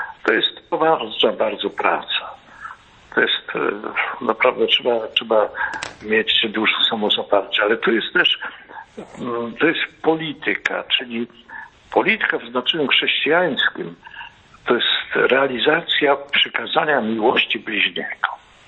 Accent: Lesser Poland, Poland; Nasze strony, tam spędzał człowiek dzieciństwo, tam ja osobiście się urodziłem w tych stronach i one mi są bardzo drogie.

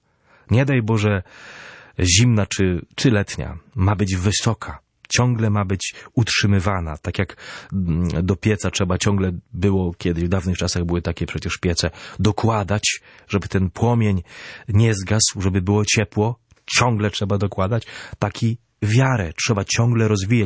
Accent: Władysławowo, Pomeranian Voivodeship, Poland; U nas na Kaszubach mówi się metrzimume z błega. My trzymamy z Bogiem. W herbie mojego miasta Władysławowa

